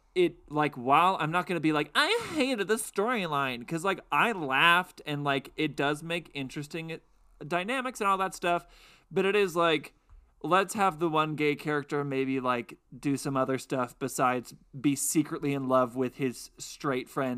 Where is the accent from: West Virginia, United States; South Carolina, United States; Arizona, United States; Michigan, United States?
Arizona, United States; bear in mind, I grew up in Arizona and this was also like 10 years ago